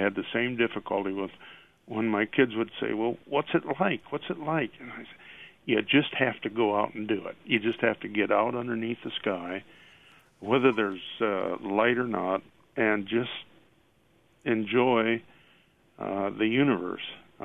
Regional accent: Mason City, Iowa, United States; And I've been fortunate in my life that I grew up in Mason City, northern Iowa, and I became interested in stargazing early on.

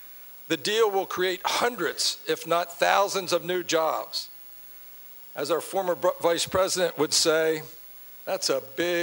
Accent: Claymont, Delaware, United States; the old steel mill in the town where I grew up in Claymont.

